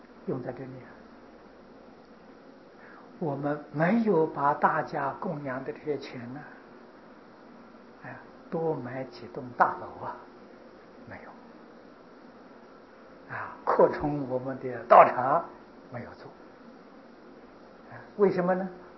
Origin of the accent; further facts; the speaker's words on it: Taiwan; 现在我们台湾人的富裕啊，在全世界人都知道啊。